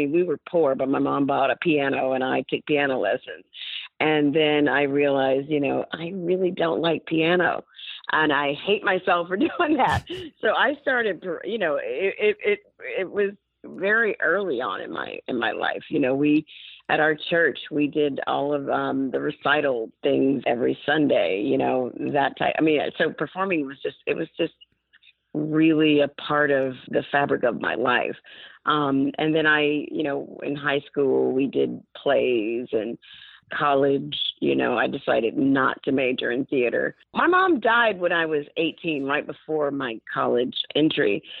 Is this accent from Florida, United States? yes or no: no; Montgomery, Alabama, United States; I am from Montgomery. I am.